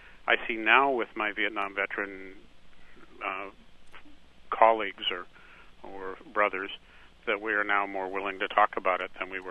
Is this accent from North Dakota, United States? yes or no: yes; North Dakota, United States; now in Placerville, United States; I'm originally from North Dakota, but live in California